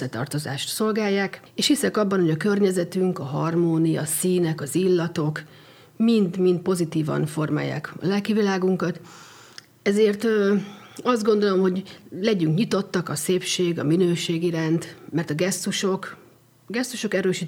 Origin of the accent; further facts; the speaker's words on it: Szekszárd, Tolna, Hungary; Szexárd az otthonom, itt nőttem fel, itt él a családom, a barátaim, itt alakult ki a közösség, amihez tartozom